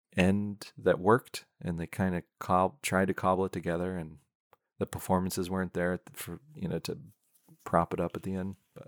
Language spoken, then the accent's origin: English; Pennsylvania, United States; which makes me feel cool because I grew up in Pennsylvania.